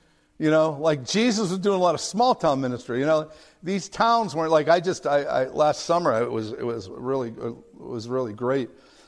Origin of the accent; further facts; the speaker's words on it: Pittsburgh, Pennsylvania, United States; I'm a Yinzer from Pittsburgh, and I got saved and became a missionary.